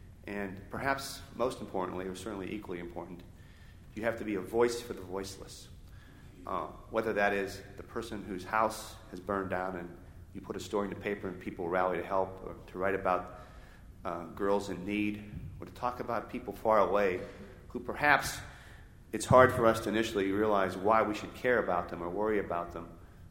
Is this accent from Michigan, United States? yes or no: no; Pennsylvania, United States; I started out as a reporter in 1971 at my hometown paper outside of Pittsburgh, and I was right out of high school